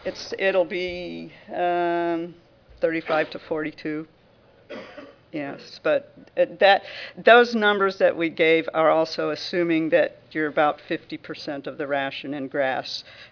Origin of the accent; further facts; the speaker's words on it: Florida, United States; I was from Florida originally, yeah. So I know the kind of stuff that grows down there